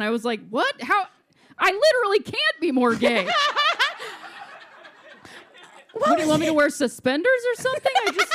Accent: Akron, Ohio, United States; But I'm from Akron, Ohio, which is like kind of a city, but kind of not. We're known for tires.

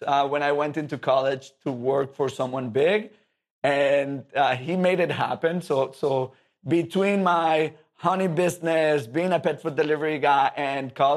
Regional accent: Caracas, Capital District, Venezuela; English is a second language; now in United States; in the mornings and in the afternoons, it was me delivering in my hometown, Caracas.

